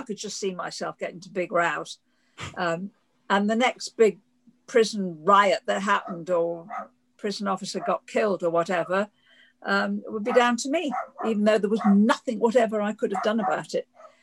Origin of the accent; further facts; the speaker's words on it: Liverpool, North West England, United Kingdom; I grew up in Liverpool, where you can't be prejudiced in a seaport.